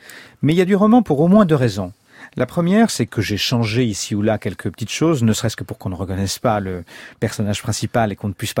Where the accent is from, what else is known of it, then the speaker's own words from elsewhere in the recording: Nouvelle-Aquitaine, France; parce que l'île de Ré, c'est le territoire de mon enfance. Moi, je suis né en Charente, et donc, quand vous êtes charentais, le littoral le plus proche, c'est l'île de Ré.